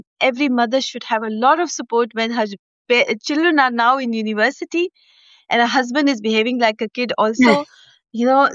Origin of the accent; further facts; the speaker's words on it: Pakistan; We are six sisters, and growing up in Pakistan in a household of six sisters